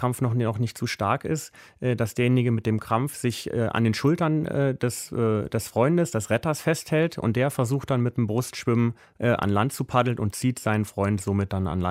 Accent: Germany; Wir haben Nichtschwimmerprobleme bei uns in Deutschland.

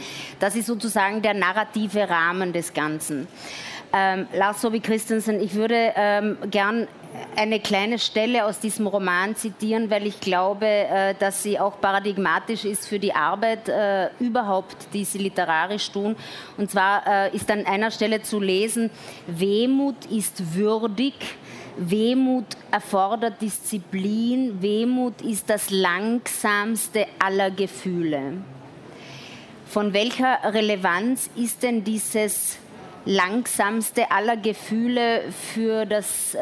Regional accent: Austria; born there; Ich bin ja gebürtige Österreicherin

